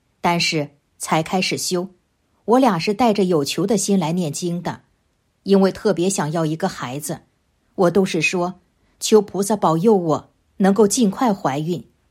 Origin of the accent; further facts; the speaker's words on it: Hunan, China; 我是来自湖南的同修